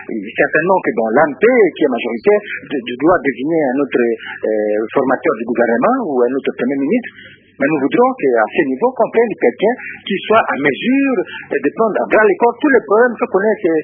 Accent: DR Congo; nous sommes Congolais.

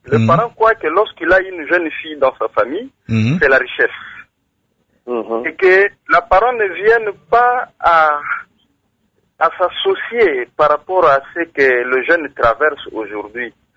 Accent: Kongo Central, DR Congo; Surtout chez nous, au Bas-Congo.

